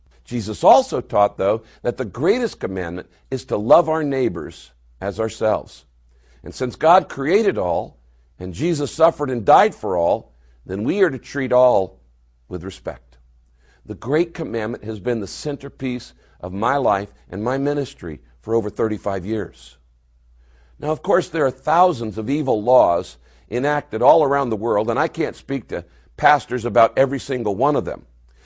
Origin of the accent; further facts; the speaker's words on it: United States; As an American pastor, it's not my role to interfere with the politics of other nations.